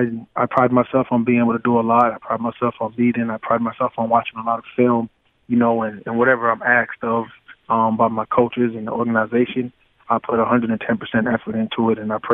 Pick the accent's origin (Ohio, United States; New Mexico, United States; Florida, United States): Florida, United States; born or raised there